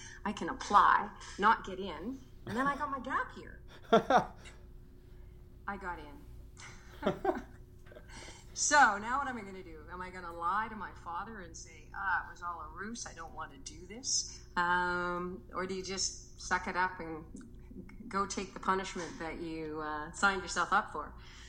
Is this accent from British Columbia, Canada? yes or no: yes; Vancouver, British Columbia, Canada; also born or lived in Kamloops, Canada; Well, I was born in Vancouver. Vancouver has been my my hometown all my life. I had a brief period of 8 years where I lived in Kamloops.